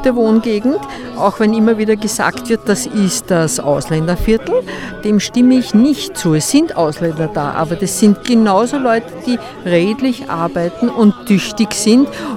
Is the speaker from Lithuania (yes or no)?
no; Korneuburg, Lower Austria, Austria; Ich wohne in dieser Gegend, also ich bin so und so gebürtige Korneuburgerin, in diesem Grätzl auch schon 20 Jahre.